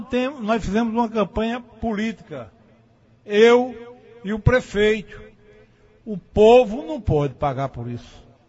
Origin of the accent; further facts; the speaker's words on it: São José do Egito, Pernambuco, Brazil; Bom dia, ouvintes da Pajéu. E bom dia, ouvintes de minha terra, São José do Egito.